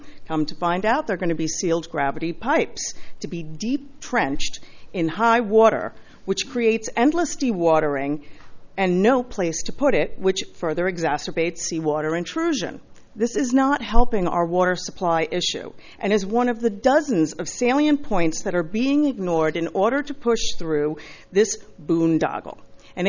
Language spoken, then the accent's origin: English; Los Osos, California, United States; Good morning, Chairman Patterson. … from Los Osos.